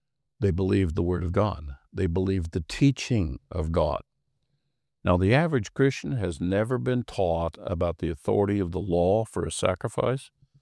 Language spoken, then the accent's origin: English; Kansas, United States; I grew up in Kansas, out in the plains